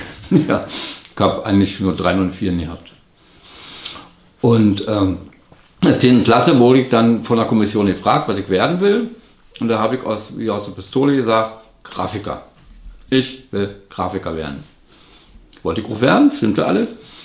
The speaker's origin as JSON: {"language": "German", "region": "Berlin", "country": "Germany", "tie": "born or raised there", "said": "Ich bin 1959 in Berlin-Mitte geboren und lebe seitdem in Berlin. Mein Vater war gebürtig aus der Gegend von Breslau, von einem Bauernhof."}